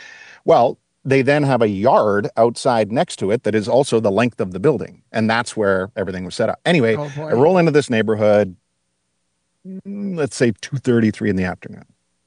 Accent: Buffalo, New York, United States; But they were fascinated to know I was from Buffalo, which was pretty great.

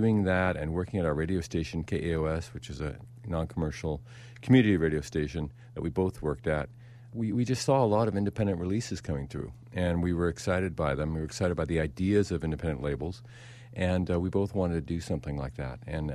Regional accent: Pacific Northwest, United States; And I was from the Northwest, and I was really involved with Northwest artists.

